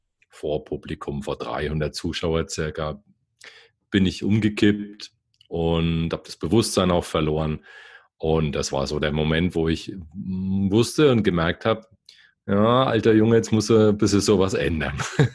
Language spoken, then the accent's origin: German; Bamberg, Bavaria, Germany; born there; accent: Upper Franconian; now in Bayreuth, Germany; mit rollendem R aus Oberfranken. Also das kann man auch nicht verstecken. Ich bin gebürtiger Bamberger, lebe aber seit einigen Jahren in Bayreuth. Das ist unweit davon.